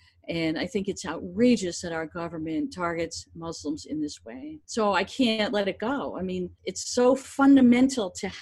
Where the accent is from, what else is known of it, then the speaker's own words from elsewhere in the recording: United States; Well, you know, I'm an American. I live here in the United States. I was born here.